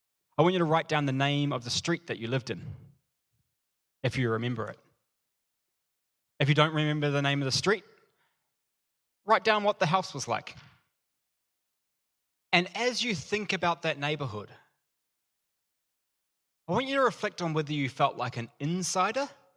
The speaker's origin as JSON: {"language": "English", "country": "New Zealand", "moved": "yes", "lives_now": "Melbourne, Australia", "said": "I'm a Kiwi. I moved to Melbourne knowing no one."}